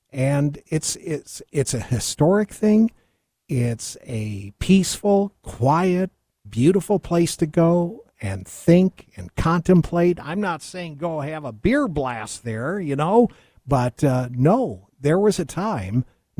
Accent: Rochester, New York, United States; born there; I was born in Rochester, New York.

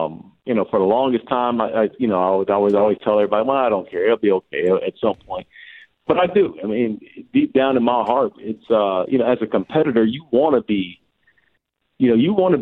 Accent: Arizona, United States; moved away as an adult; now in Dallas, United States; Well, born and raised in Arizona. My mom's still there, so of course, my mama there, I'm always going to be there.

